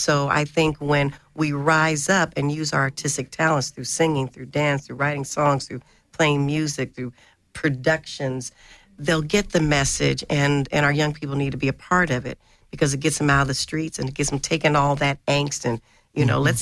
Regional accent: Kenton, Ohio, United States; also born or lived in West Virginia; And I was born in West Virginia, grew up in a little town called Kenton, Ohio.

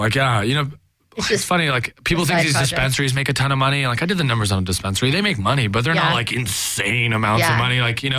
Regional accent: Irvine, California, United States; I grew up in Irvine, and Irvine's 50% Asian. It's like Southern California, so it's heavily Latino. I grew up in a Persian household

